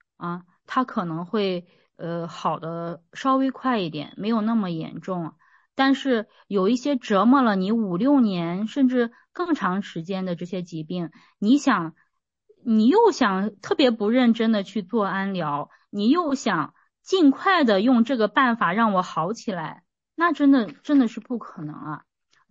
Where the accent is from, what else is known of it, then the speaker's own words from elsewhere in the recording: North China, China; 因为我是北方人，我就特别爱吃面食。